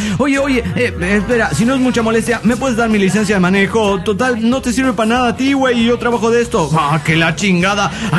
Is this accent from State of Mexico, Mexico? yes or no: yes; Coacalco, State of Mexico, Mexico; de Coacalco.